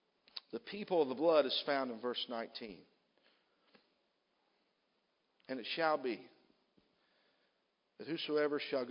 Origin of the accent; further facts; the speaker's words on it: Ohio, United States; I, of course, I'm from Southern Ohio, and I'm not going to tell no coon dog stories tonight.